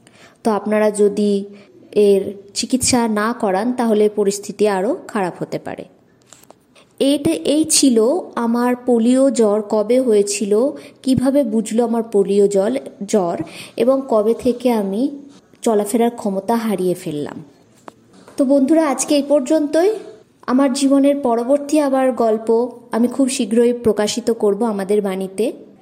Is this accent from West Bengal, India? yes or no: yes; West Bengal, India; আমার বাড়ি পশ্চিমবঙ্গের নদিয়া জেলায়। আমার জন্ম 1988 সালের 20 আগস্ট একটা প্রত্যন্ত গ্রাম্য অঞ্চলে। আমার ঠাকুমার বাড়ি মুর্শিদাবাদের বেলডাঙাতে।